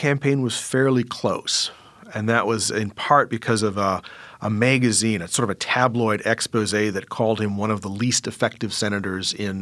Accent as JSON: {"language": "English", "region": "Wisconsin", "country": "United States", "said": "She kept offering me ice cream because I guess I'm from Wisconsin, so I must like ice cream."}